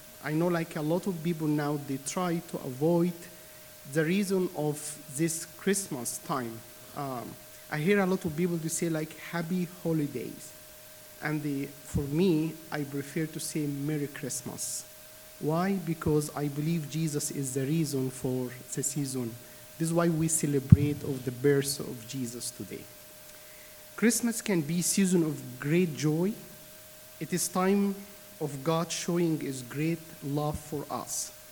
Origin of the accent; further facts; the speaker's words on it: Egypt; as you know, I am from Egypt